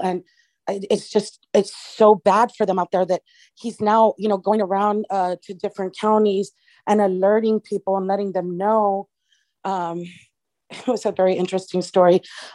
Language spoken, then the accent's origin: English; Laredo, Texas, United States; that's my hometown and I know the citizens and the people I grew up there